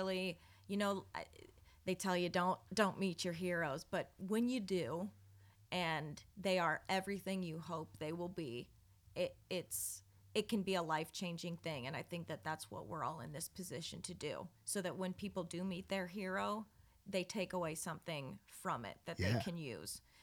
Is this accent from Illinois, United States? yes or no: yes; Illinois, United States; growing up in Illinois, I was doing dive bars and stuff just like she was.